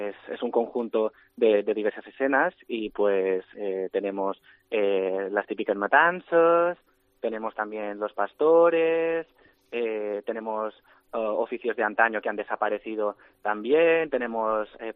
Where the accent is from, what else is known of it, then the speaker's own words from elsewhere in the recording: Balearic Islands, Spain; nuestra cultura, nuestra lengua, nuestra identidad como pueblo mallorquín